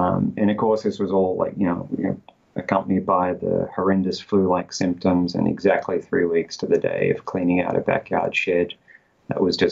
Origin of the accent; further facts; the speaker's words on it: Sydney, New South Wales, Australia; I went back to my home country and hometown of Sydney, Australia